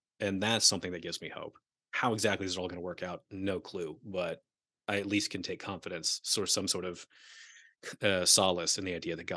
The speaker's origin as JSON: {"language": "English", "region": "Midwest", "country": "United States", "said": "I'm from the Midwest. I've got a bit more patience than that."}